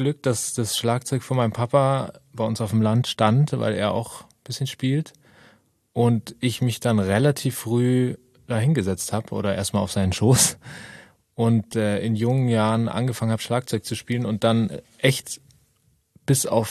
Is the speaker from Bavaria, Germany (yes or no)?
yes; Munich, Bavaria, Germany; ich bin in München aufgewachsen.